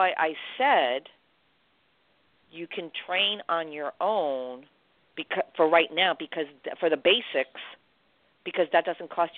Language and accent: English; New York, United States; And I'm a New Yorker.